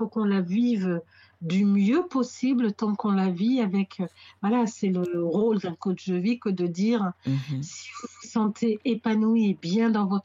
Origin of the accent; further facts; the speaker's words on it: Cameroon; je suis des Wando. C'est là où je me rappelle que je suis camerounaise